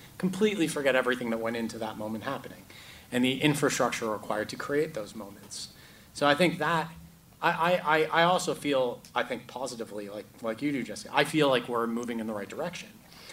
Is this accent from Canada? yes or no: yes; Canada; now in United Kingdom; I'm not American. I'm Canadian, and I live in the UK.